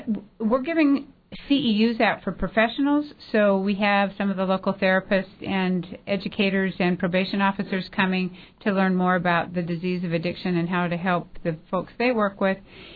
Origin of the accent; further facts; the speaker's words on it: Juneau, Alaska, United States; but I grew up here in Juneau, so I'm up for the week doing some training and some interventions, actually.